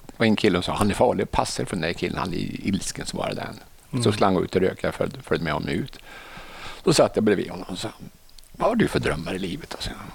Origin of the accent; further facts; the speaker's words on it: Arvika, Värmland, Sweden; Ja, jag är från Arvika från början.